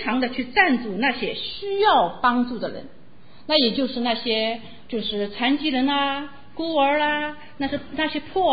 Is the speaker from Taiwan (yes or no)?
no; China; 去了那里你可以更加的体会到我们中国人是怎么样的过节的呀